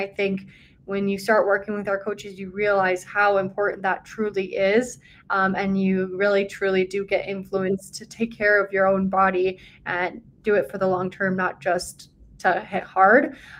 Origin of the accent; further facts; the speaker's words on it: North Dakota, United States; like, I was from North Dakota.